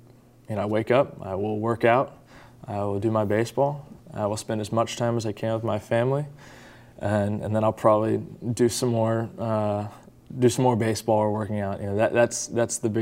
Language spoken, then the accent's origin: English; Houston, Texas, United States; Born and raised in Houston. Yeah. I grew up in Clear Lake. I went to Lutheran South Academy. That's about 30 minutes from home.